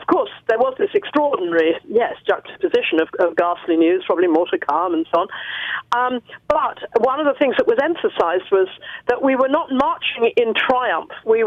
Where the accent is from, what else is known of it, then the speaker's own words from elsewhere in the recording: United Kingdom; And being British, nobody turned hair.